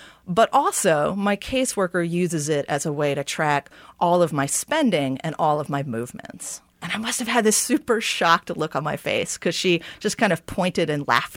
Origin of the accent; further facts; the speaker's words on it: Troy, New York, United States; I was helping to build a tech lab at a residential YWCA in my hometown of Troy, New York.